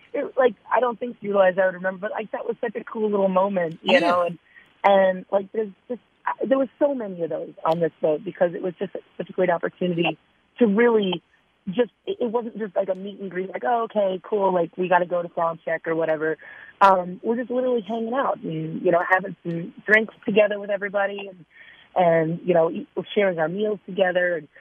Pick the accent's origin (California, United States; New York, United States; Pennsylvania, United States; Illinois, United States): Pennsylvania, United States; I'm a dork from Pennsylvania. I'm not cool.